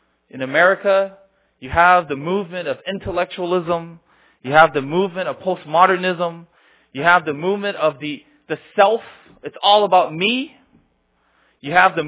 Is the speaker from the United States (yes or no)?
yes; United States; Now, I'm American, so for now I'm American.